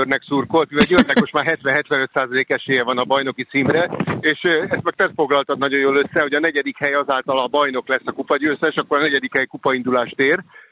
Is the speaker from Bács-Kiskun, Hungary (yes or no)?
no; Budapest, Hungary; ott nőttem föl a Ferencvárosban 8 éves koromtól